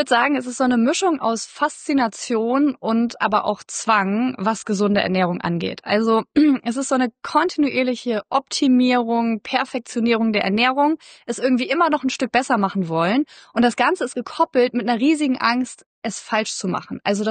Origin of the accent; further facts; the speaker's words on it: Germany; ich bin 34 Jahre alt, ich komme aus der Nähe von Hamburg